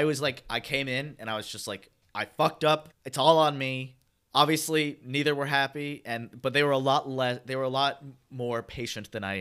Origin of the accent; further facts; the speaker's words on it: Long Island, New York, United States; now in Los Angeles, United States; I live right now in Los Angeles, and I flew back to New York. I grew up on Long Island, just outside the city.